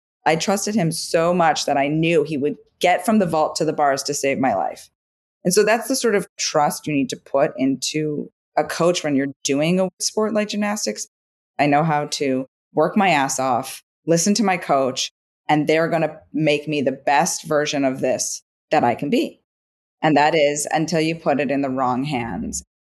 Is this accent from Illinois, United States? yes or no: yes; Evanston, Illinois, United States; I am from Evanston, Illinois. It's the first suburb north of Chicago, where Northwestern University is. And Evanston's a very unique suburb. They ended up buying a house there the year before I was born.